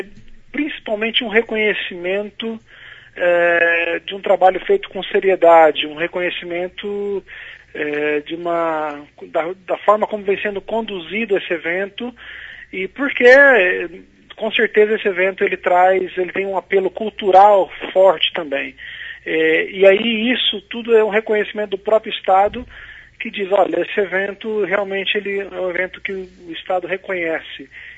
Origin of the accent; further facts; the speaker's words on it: Marialva, Paraná, Brazil; sou de Marialva, né? Sou da região metropolitana de Maringá